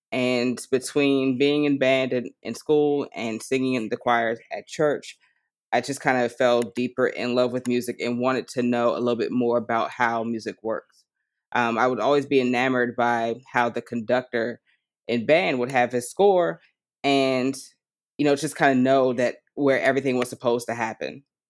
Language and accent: English; Maryland, United States; I live in the Washington metropolitan area. I grew up in Prince George's County.